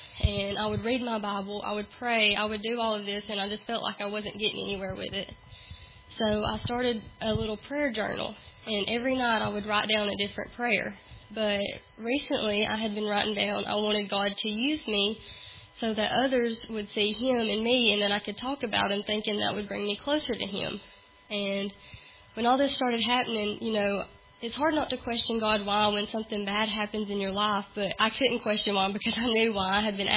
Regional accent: Pisgah, United States; I'm from Pisgah. I was raised in church my whole life.

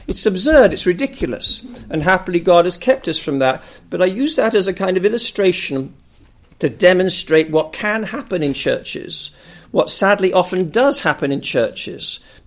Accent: Wallasey, North West England, United Kingdom; It so happens that as I was growing up on Merseyside in Wallasey as a young lad, just across the River Mersey from Liverpool, it could be pretty cold in the winter.

